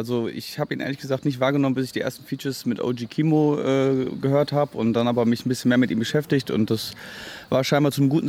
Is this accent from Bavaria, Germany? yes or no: no; Hesse, Germany; Ich als Hesse kann sagen, das gefällt mir.